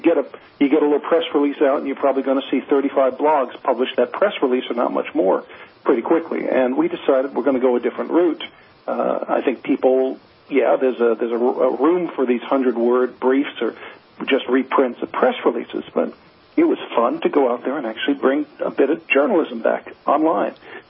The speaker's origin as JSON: {"language": "English", "region": "New Jersey", "country": "United States", "said": "You can either say New Jersey, I'm from New Jersey, so I can say that."}